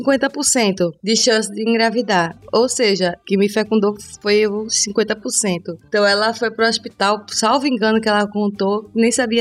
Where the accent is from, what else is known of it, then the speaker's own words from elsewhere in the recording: Recife, Pernambuco, Brazil; born there; Eu nasci em Pernambuco, na cidade do Recife. Mais exatamente, num hospital português.